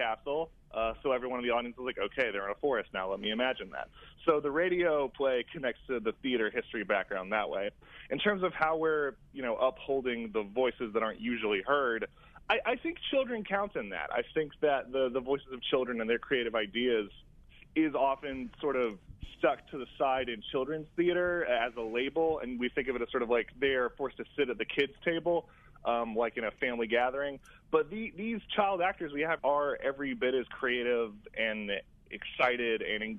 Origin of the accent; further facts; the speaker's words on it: South Carolina, United States; So I am from South Carolina originally. I went to school at the University of South Carolina for my undergraduate degree.